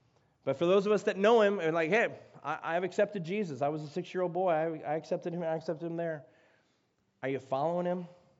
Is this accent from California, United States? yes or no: no; Chicago, Illinois, United States; Because I'm just a city boy. I'm from Chicago.